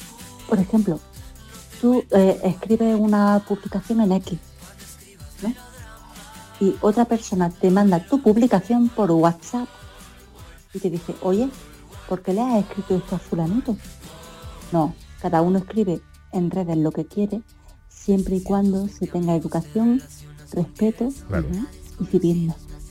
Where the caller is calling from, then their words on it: Granada, Andalusia, Spain; de Granada.